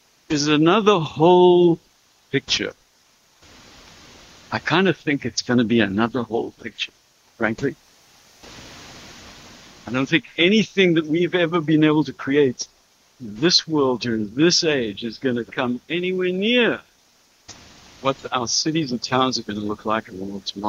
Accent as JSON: {"language": "English", "country": "Zimbabwe", "tie": "born or raised there", "said": "a trip I recently took into my home country of Zimbabwe, or as it was known when I was born, Rhodesia."}